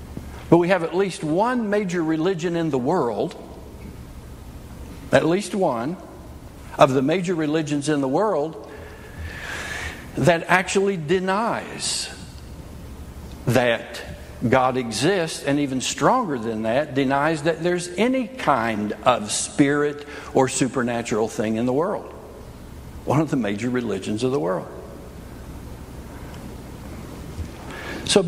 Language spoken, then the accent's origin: English; West Virginia, United States; Now, I grew up in West Virginia.